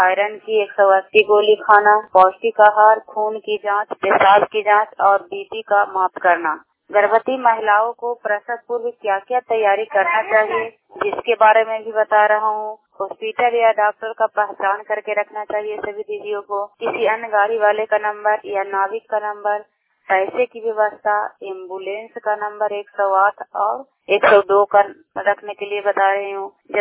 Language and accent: Hindi; Tarapur, Bihar, India; ग्राम तारापुर का हूँ, पंचायत अमनार खास, प्रखंड कंगसराय, जिला नालंदा का निवासी हूँ।